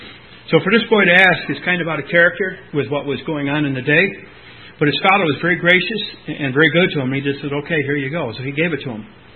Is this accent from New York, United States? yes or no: yes; Whitney Point, New York, United States; We're from Whitney Point, New York.